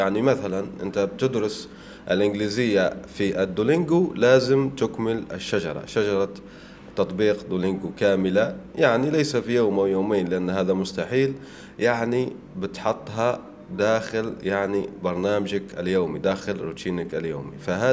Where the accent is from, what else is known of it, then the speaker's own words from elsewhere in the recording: El Oued, El Oued Province, Algeria; وهو من يعني من بلدتي من وادي سوف